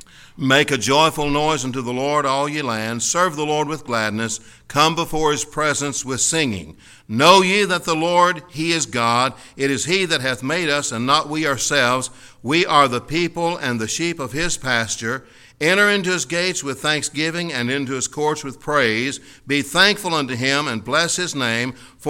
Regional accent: Kentucky, United States; And I grew up in Kentucky, and I grew up listening to the Grand Ole Opry

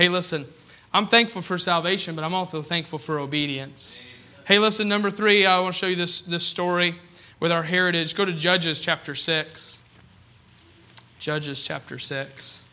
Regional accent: Rochester, New York, United States; born there; In 1992, I was born in Rochester, New York.

